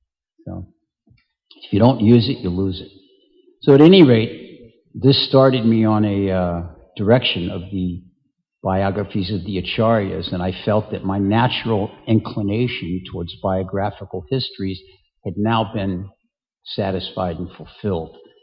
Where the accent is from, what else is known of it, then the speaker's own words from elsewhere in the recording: St. Louis, Missouri, United States; I grew up in the Midwest in St. Louis